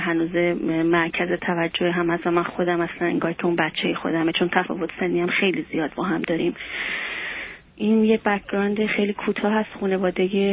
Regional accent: Iran; moved away as an adult; و من از ایران اومدم.

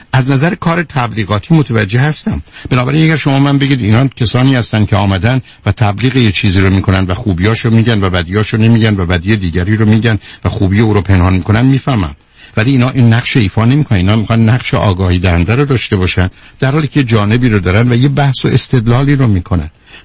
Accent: Iran

